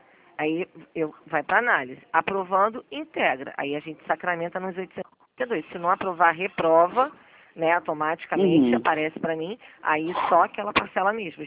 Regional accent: Brazil; A gente é brasileira, a gente não costuma desistir muito fácil, né?

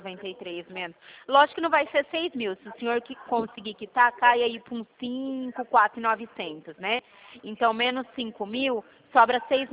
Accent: Presidente Prudente, São Paulo, Brazil

